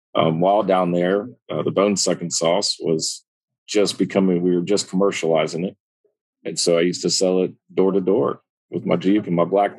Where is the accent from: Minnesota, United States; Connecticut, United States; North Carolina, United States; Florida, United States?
North Carolina, United States; Raleigh; From Raleigh, North Carolina, on the East Coast, about midway between New York and Miami.